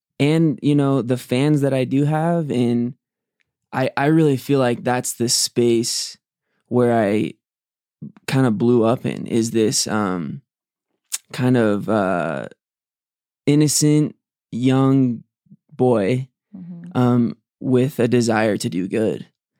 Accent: Arizona, United States; I'm from Arizona.

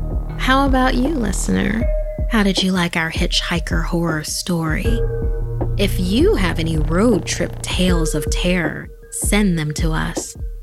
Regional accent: United States; born there; I myself didn't grow up in Mexico as I was born here in the States, but my father did.

